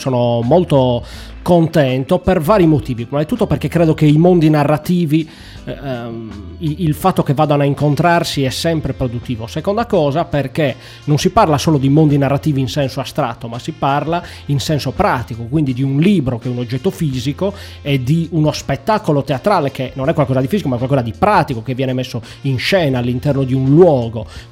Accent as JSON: {"language": "Italian", "town": "Nuoro", "region": "Sardinia", "country": "Italy", "said": "anch'io sono un migrante perché vengo da Nuoro"}